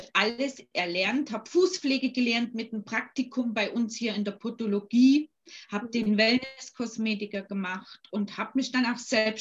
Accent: Germany; Ich bin in der DDR aufgewachsen und ich habe viel Sport gemacht.

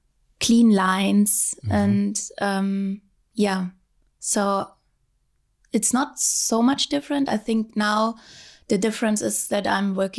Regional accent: Dresden, Saxony, Germany; English is a second language; I'm from Dresden, which is a smaller town in East Germany, but not that small.

